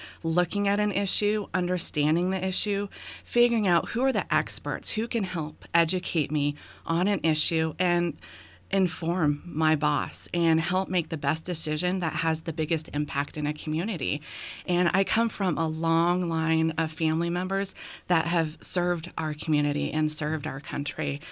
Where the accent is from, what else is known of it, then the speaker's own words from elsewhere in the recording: Spokane, Washington, United States; Born and raised in Spokane, grew up in North Spokane, went to Meade High School